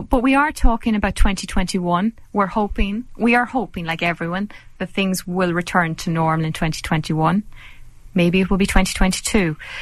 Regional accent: Ireland; And we're Irish people, we're used to doing that, so all of this is so foreign to us.

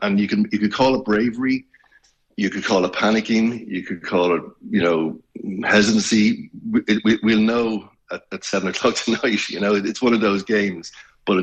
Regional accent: Ireland; now in London, United Kingdom; The game is almost like an incidental if you're living in London as an Irish person.

